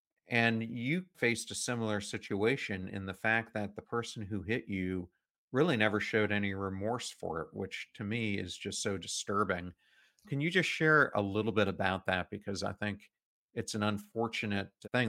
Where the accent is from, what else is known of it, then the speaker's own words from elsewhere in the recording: York, Pennsylvania, United States; where I grew up in York, Pennsylvania, there were some pretty big gang areas